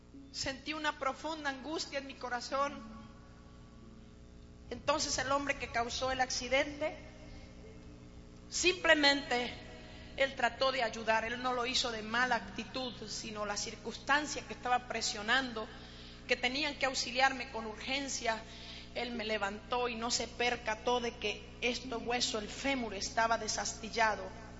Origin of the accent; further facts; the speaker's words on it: Colombia; Colombia a lo mejor se saben cosas como las cosas feas, pero Dios ha traído un mover muy especial en mi país.